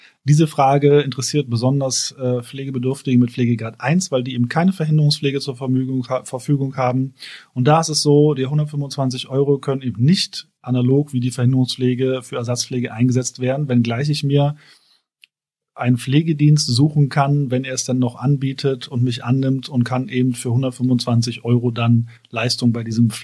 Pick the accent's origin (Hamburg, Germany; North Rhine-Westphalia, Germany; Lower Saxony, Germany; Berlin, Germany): Berlin, Germany; Ich komme aus Berlin, ich kann das nicht.